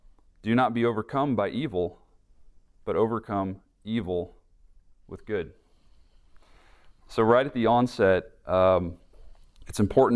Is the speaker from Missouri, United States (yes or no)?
yes; St. Louis, Missouri, United States; also born or lived in Chicago; I was born in Chicago, and then, you know, grew up mostly in St. Louis, and then came down south to Birmingham for undergrad